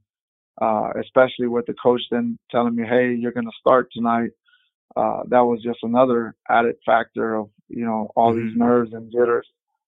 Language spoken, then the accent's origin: English; San Antonio, Texas, United States; now in Mexico; I'm Mexican American, we're born and raised in San Antonio, Texas, mm-hmm. but have lived the last 13 years in Mexico.